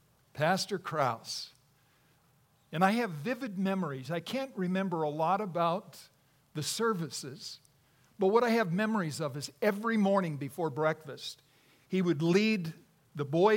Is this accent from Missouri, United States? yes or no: no; Prospect, Oregon, United States; I was raised in Prospect, and it's not a very large place. Very, very small town. My parents moved there from Enterprise, Oregon in 1951 to help start the church there.